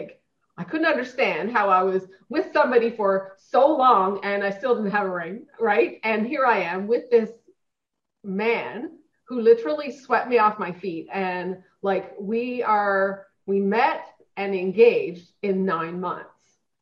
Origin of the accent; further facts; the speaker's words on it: Newfoundland and Labrador, Canada; I was raised in a small town, Newfoundland. I was born and raised in Newfoundland, you know, went off to college